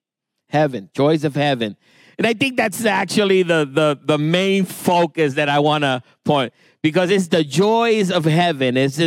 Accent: Puerto Rico; of course, I'm from Puerto Rico

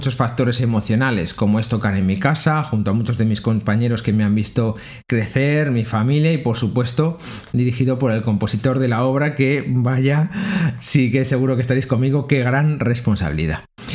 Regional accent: Toro, Castile and León, Spain; mi tierra, en Toro, Zamora, y me siento muy agradecido de tocar esta obra como solista junto a la banda que me vio crecer, la banda de música

